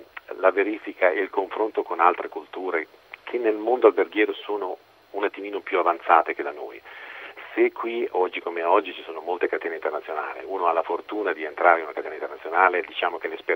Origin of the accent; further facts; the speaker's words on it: Domodossola, Piedmont, Italy; io sono originario di Domodossola